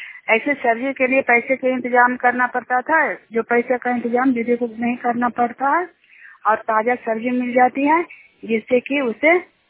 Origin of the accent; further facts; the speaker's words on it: Juniyar, Bihar, India; Junior गांव के रहने वाली हूँ।